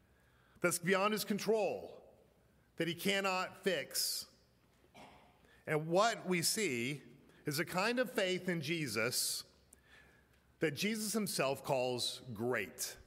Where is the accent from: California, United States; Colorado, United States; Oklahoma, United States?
Colorado, United States; I grew up in Colorado, so you know I had the chance of driving in icy conditions.